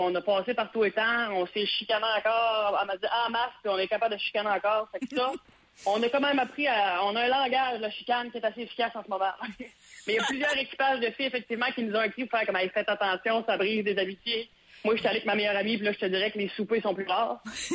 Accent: Gaspé, Quebec, Canada; quand je suis partie de Gaspé pour faire de l'humour, ultimement, dans ma tête, c'était un show solo que j'avais envie de faire

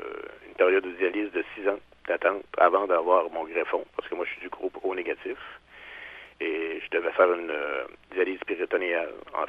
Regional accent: Quebec, Canada; now in Rimouski, Canada; je suis un Gaspésien natif.

